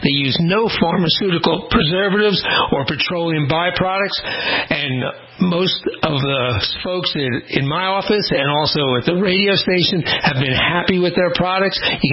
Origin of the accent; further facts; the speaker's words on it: Florida, United States; including my home state of Florida and also Louisiana and Texas by summer.